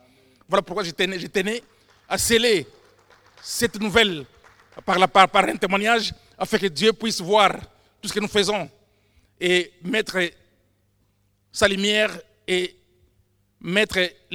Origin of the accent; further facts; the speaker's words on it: Kikwit, Kwilu, DR Congo; born there; je puisse repartir au pays pour une mission caritative d'investissement au pays, dans ma ville natale d'origine, d'où je suis né, une ville qui s'appelle Kikwit, de 3 millions d'habitants